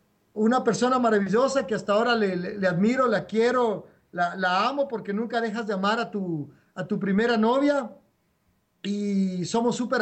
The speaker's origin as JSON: {"language": "Spanish", "town": "Quevedo", "region": "Los Ríos", "country": "Ecuador", "tie": "born there", "said": "Yo nací en el Quevedo. Bueno, yo nací en Quevedo"}